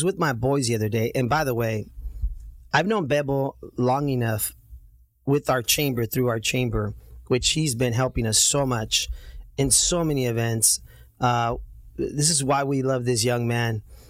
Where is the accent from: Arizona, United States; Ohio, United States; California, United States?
California, United States; Santa Ana; the only reason why I bring that up is because, you know, growing up in Santa Ana, my brother had Sherwin Vegas.